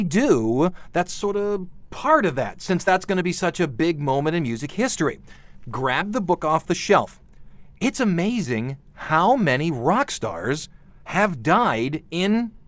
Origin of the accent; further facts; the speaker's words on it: Cleveland, Ohio, United States; Now, I'm going to defer to my local person. I'm from Cleveland, Ohio.